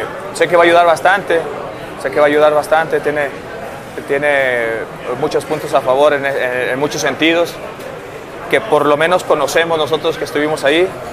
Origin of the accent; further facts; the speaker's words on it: Mexico; Como buen mexicano